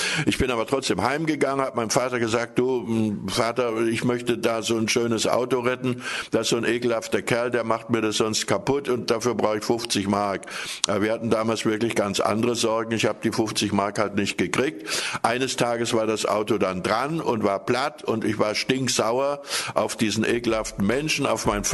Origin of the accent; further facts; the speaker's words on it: Reichenbach, Lower Silesian Voivodeship, Poland; ich stamme aus Schlesien, aus Reichenbach.